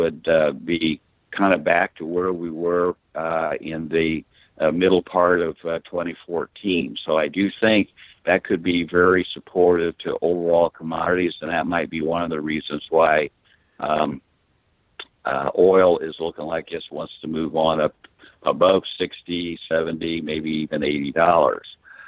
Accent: Texas, United States; since I'm from Texas

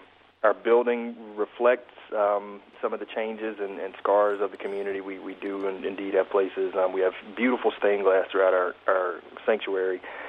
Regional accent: Mobile, Alabama, United States; also born or lived in Memphis, Tennessee; So I'm a native Southerner. I'm from Mobile, Alabama, right on the Gulf Coast.

